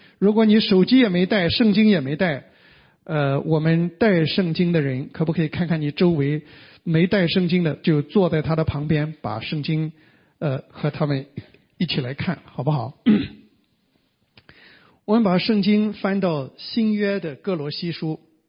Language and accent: Chinese; China; 原来我小的时候在中国啊